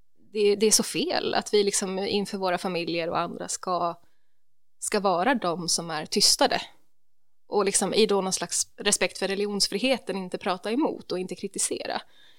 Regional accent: Sweden; Alltså även om jag var svensk.

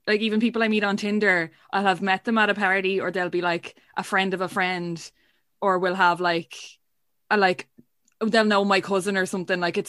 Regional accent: Wexford, Leinster, Ireland; now in Dublin, Ireland; I'm Wexford.

